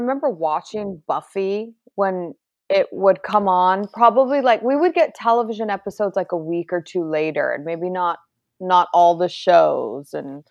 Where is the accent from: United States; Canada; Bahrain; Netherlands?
Bahrain; My best friend from childhood who I grew up with in Bahrain was just visiting with her mom.